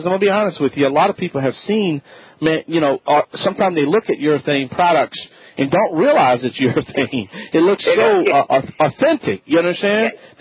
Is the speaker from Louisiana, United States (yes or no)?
yes; Louisiana, United States; I am the Cajun man from the Bayou Land.